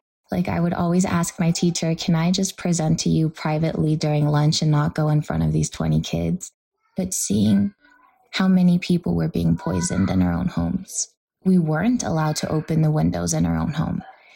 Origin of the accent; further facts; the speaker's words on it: California, United States; I grew up in South Central. I grew up in the most beautiful, vibrant community where we were all family